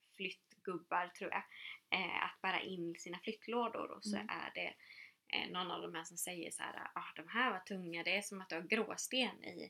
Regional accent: Gävleborg County, Sweden; Och jag är ju från Hälsingland, inte Uppland.

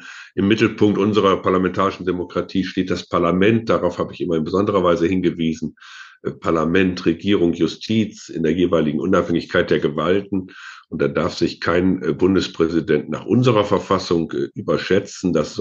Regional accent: Osnabrück, Lower Saxony, Germany; dass meine Heimatstadt Osnabrück eine durchaus politische Stadt ist.

